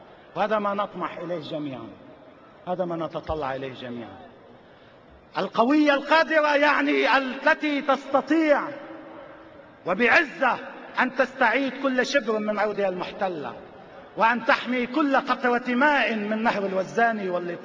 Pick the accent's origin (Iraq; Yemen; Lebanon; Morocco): Lebanon; العراق الذي يجب أن ننظر إليه كلبنانيين كنموذج